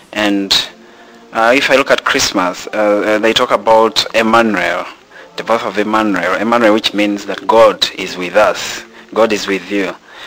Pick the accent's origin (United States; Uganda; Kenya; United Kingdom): Uganda; I'm 26 years old. I come from Uganda. It is in Africa, but I'm presently at YMT.